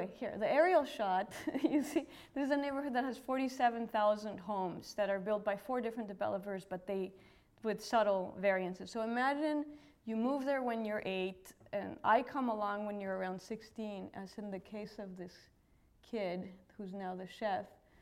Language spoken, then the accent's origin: English; Mexico; I grew up in Mexico, maybe, I don't know, maybe, like, we're a little more strident than some other places.